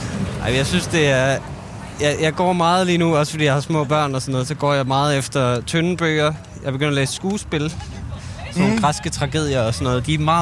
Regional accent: North Denmark Region, Denmark; Jeg voksede op i Nordjylland, i en meget, meget lille by. Eller uden for en meget, meget lille by.

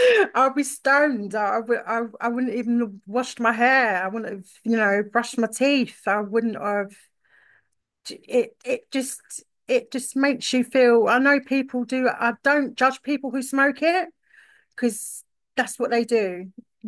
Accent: London, United Kingdom; We come from London.

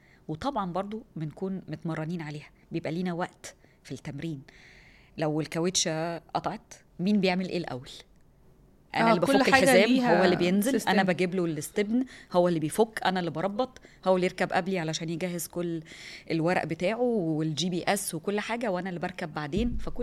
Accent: Egypt; now in United Arab Emirates; يعني ان انا مصريه، ان انا بمثل الامارات

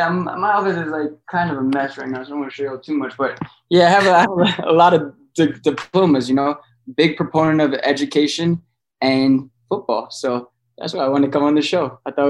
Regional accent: Miami, Florida, United States; born there; Yeah, so I was born in Miami in 1989. I have two older brothers, and my mom's side of the family is from Miami.

